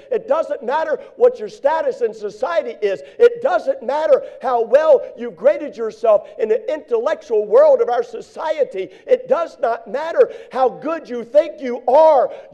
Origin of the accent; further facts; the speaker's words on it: Maryland, United States; I was raised in Maryland.